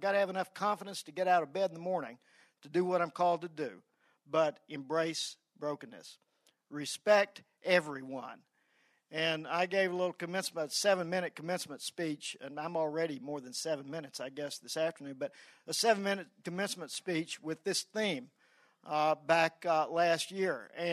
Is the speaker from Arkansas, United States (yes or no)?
yes; Arkansas, United States; Now, I came from Arkansas, so I was not in a state of learning at the time.